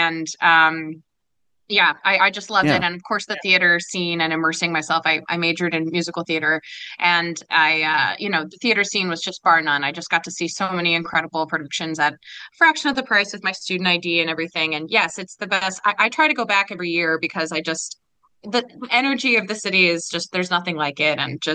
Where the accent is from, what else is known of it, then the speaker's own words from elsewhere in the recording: Roseville, Minnesota, United States; Like I said, born and raised in Roseville. Well, I guess I was born in St. Paul, but then we moved to Roseville when I was very young.